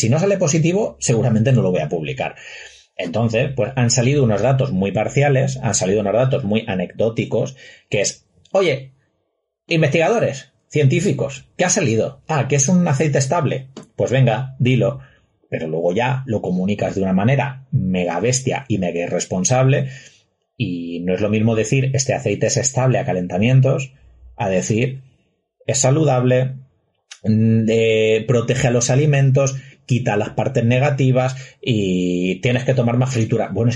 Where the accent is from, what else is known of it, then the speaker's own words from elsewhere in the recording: Albacete, Castilla-La Mancha, Spain; Yo siempre digo que soy de Albacete, pero la mitad de mi familia es murciana. Lo que pasa es que yo, como me crié en Albacete, soy capaz de pronunciar las S's.